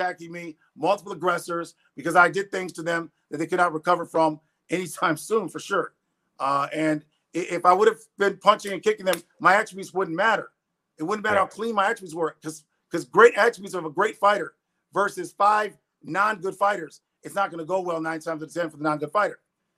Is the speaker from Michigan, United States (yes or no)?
yes; Ann Arbor, Michigan, United States; so I'm from Ann Arbor, so my speech pattern is very bright, Dumbo-like